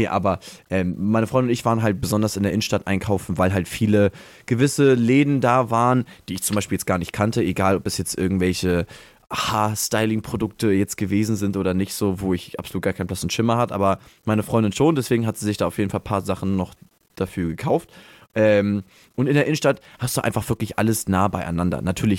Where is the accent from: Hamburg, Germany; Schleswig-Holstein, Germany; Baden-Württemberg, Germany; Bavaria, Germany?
Hamburg, Germany; natürlich sage ich bin Hamburger, weil man das eher kennt als da, wo ich jetzt herkomme.